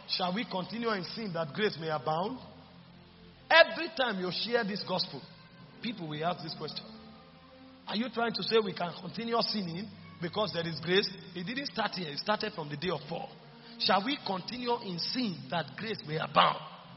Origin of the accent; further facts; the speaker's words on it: Ghana; Even though my citizenship as a Ghanaian is restored, I am an ex-convict.